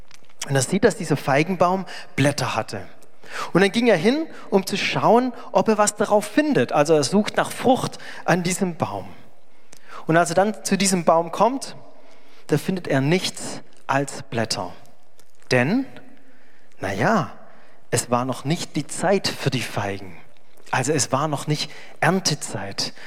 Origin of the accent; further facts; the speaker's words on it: Baden-Württemberg, Germany; Und ich komme aus dem Remstal, da denke ich natürlich sofort an die Streuobstwiesen, die dort dann überall auch sind.